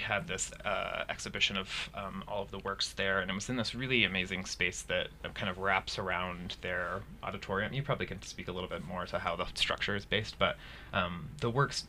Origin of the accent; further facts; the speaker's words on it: Montana, United States; I grew up in Montana, so nature is a big thing.